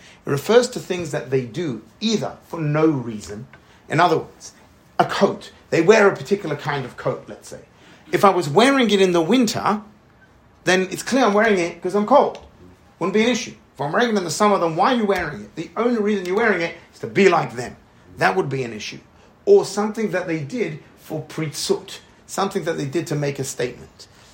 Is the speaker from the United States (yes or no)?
no; London, United Kingdom; So I grew up in East London.